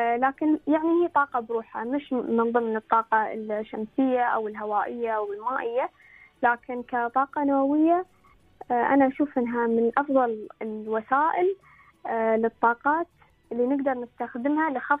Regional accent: Abu Dhabi, United Arab Emirates; مثل نحن عندنا في أبوظبي

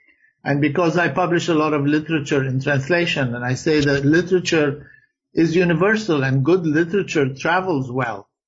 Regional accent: Beirut, Beirut Governorate, Lebanon; moved away as an adult; and I was born in Beirut and I had never left the country and I don't know any other place in the world other than Beirut.

